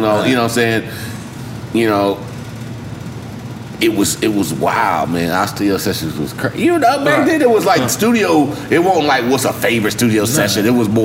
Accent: the South, United States; But I'm still from the South.

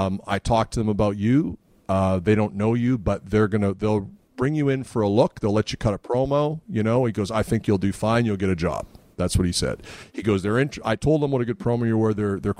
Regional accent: Canada; Further complicated by being Canadian, you know?

